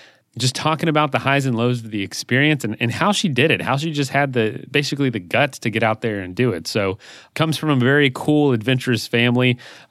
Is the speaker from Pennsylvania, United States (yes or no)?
no; Florida, United States; I born and raised in Florida, so I kind of know what it's like to be close to the coast at all times